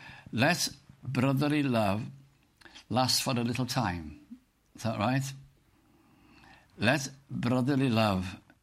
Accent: North West England, United Kingdom; also born or lived in Cardiff; I'd moved from Cardiff, where I was teaching, to my hometown in Lancashire, north of England.

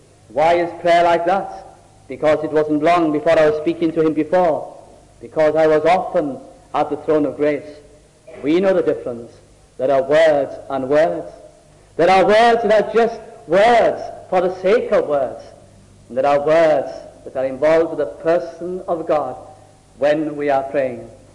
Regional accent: North West England, United Kingdom; I was brought up in South Lancashire, and we used to listen to every little Welsh programme on the radio for the reason that we long to hear our own little language

